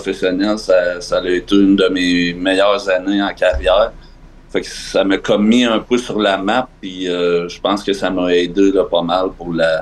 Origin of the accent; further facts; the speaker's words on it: Quebec, Canada; now in Europe; Moi, je viens de l'Abitibi-Témiscamingue. Je viens toujours passer mes étés chez nous.